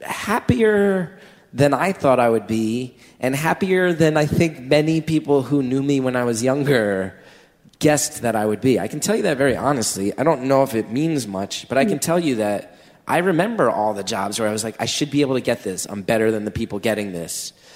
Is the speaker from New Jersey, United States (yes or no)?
yes; New Jersey, United States; I grew up in New Jersey where all the stereotypes is that we're like scum humans.